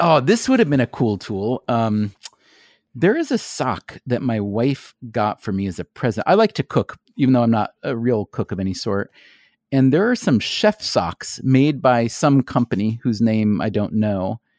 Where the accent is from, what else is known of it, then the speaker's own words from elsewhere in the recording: New York, United States; Yeah, no, I'm a New Yorker.